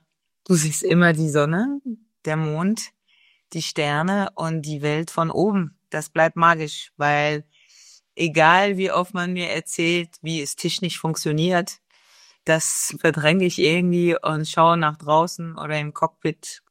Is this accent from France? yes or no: yes; Paris, Île-de-France, France; German is a second language; Ich bin in Frankreich geboren, in Paris geboren, aufgewachsen. Werde 48 in 2 Monaten.